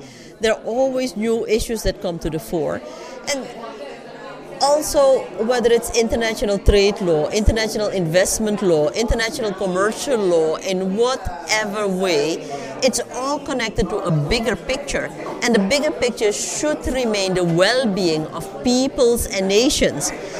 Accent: Suriname; English is a second language; I'm from Suriname, as you know.

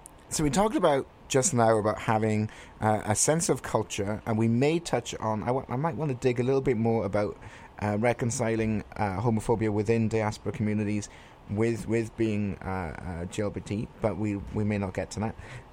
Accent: United Kingdom; I'm British

